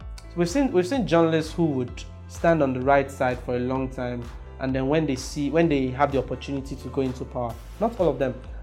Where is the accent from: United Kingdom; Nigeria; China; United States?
Nigeria; As a Nigerian, that's it.